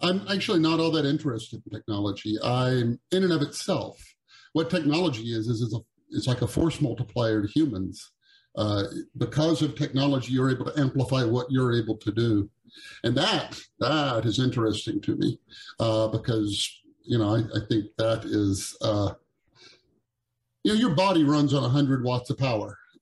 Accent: Texas, United States; now in West Coast, United States; I'm from Texas, and I moved to the West Coast because it seemed like that was where, it seemed like technology was kind of the thing of the moment, and I wanted to be involved in it.

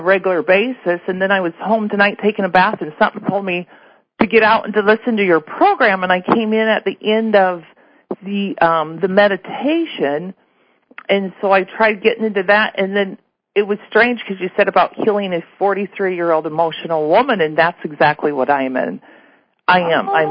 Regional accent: Iowa, United States; Hi, Veronica. … I'm from Iowa.

